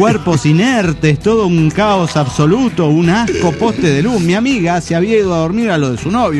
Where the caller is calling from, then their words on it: Guadalajara, Jalisco, Mexico; de Guadalajara, Jalisco, México.